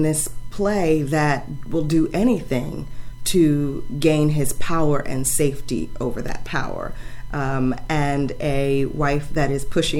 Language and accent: English; Washington, District of Columbia, United States; I grew up in Washington, D.C.